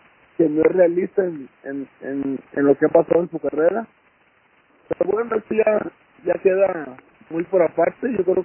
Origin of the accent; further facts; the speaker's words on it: Mexico; es una pelea dura e importante porque somos dos mexicanos